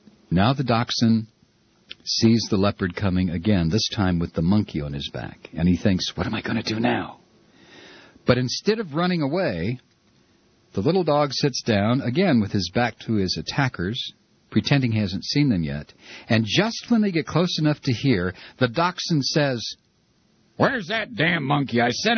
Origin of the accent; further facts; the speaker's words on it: Toledo, Ohio, United States; I was brought up in Toledo, Ohio, so we had the Cleveland Indians, Detroit Tigers, Chicago White Sox, and Chicago Cubs close by.